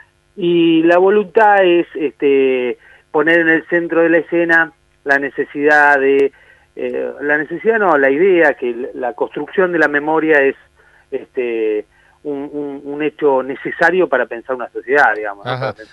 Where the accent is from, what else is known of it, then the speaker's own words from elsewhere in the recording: Mar del Plata, Buenos Aires Province, Argentina; now in Buenos Aires, Argentina; yo soy nacido en Mar del Plata, me formé, estudié teatro en Mar del Plata y me vine después, seguí mi carrera de teatro y mi formación acá en Buenos Aires.